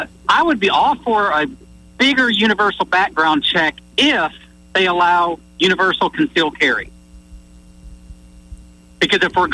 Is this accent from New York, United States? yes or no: yes; New York, United States; Well, where I grew up in New York was so rural that when people would hit a deer near a house, it would take state troopers or sheriff's department an hour to respond.